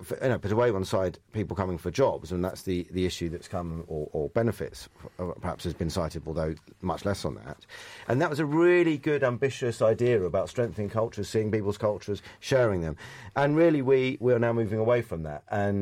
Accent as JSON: {"language": "English", "region": "London", "country": "United Kingdom", "said": "I'm a Londoner and I'm affected by that."}